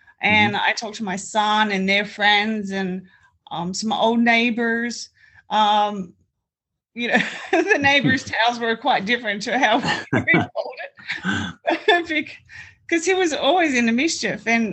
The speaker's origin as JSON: {"language": "English", "country": "Australia", "tie": "born or raised there", "moved": "as an adult", "lives_now": "United States", "said": "I was actually born and raised in Australia."}